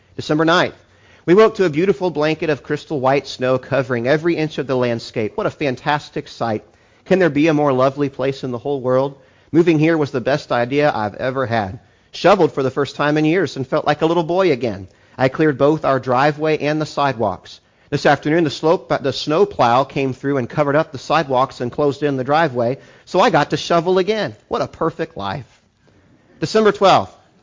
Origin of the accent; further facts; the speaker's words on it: Ocala, Florida, United States; Now, I'm a Florida boy. I grew up in Ocala and then moved to down here from there.